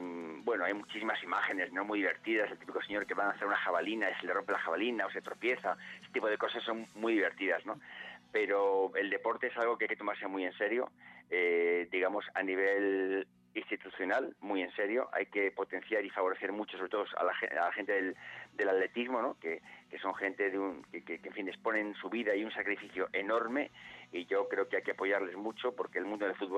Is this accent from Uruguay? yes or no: no; Madrid, Community of Madrid, Spain; Y con, bueno, y con mi tierra, ¿no? Que es Madrid, ¿no?